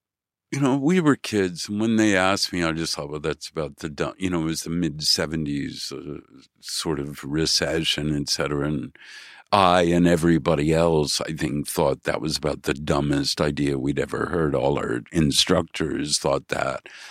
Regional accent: Chicago, Illinois, United States; But I was very happy in Chicago.

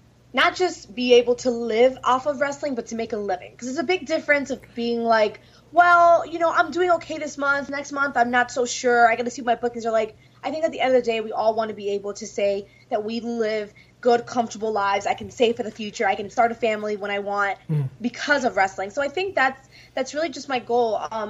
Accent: New York City, New York, United States; That's also just, it's where I grew up. Like, I'm from New York City. I didn't have a choice but to be feisty, but to be sassy.

